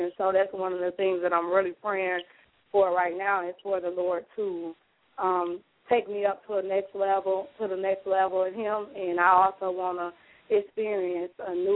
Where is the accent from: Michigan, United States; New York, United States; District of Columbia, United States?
Michigan, United States; Benton Harbor; now in Arkansas, United States; I am originally from Benton Harbor, Michigan, but right now I'm in Arkansas